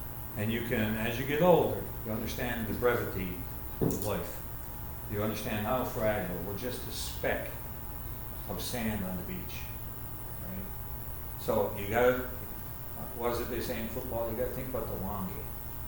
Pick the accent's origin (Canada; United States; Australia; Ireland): Canada; So I'm from Canada, and I was skiing one day